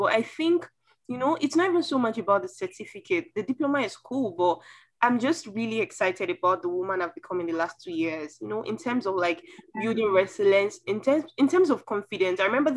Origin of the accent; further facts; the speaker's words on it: Nigeria; I'm from Nigeria, lovely to be here.